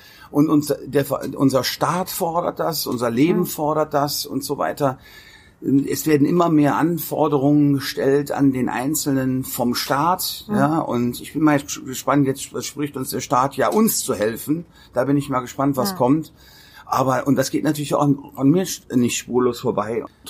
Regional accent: Rhineland, Germany; ich bin ja ein Rheinländer

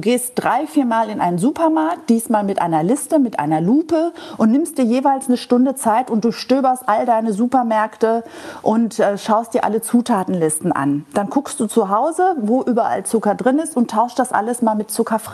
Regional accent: Greece; Ich bin ja nicht mit einem silbernen Löffel auf die Welt gekommen, sondern als Griechin mit einem Holzlöffel im Mund von einem griechischen Olivenbaum. Also wir Griechen kommen essend auf die Welt

